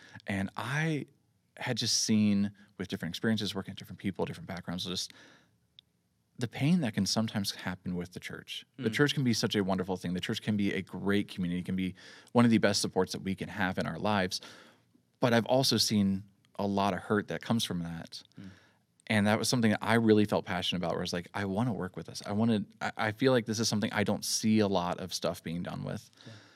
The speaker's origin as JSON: {"language": "English", "town": "Lynchburg", "region": "Virginia", "country": "United States", "tie": "born or raised there", "said": "I grew up in Lynchburg here, right? Born here, raised here."}